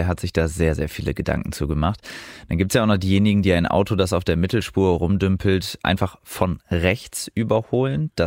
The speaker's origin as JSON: {"language": "German", "region": "Lower Saxony", "country": "Germany", "said": "als Niedersachse"}